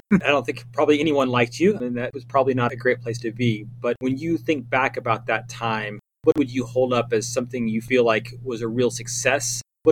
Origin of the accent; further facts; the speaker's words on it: Oklahoma, United States; being born and raised in Oklahoma, I call the fracking hole.